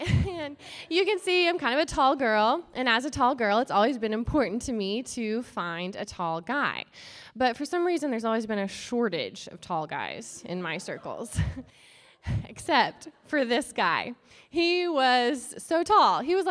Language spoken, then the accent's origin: English; Oklahoma, United States; I'm from Oklahoma, and I'm the token ginger on the team, so you're welcome.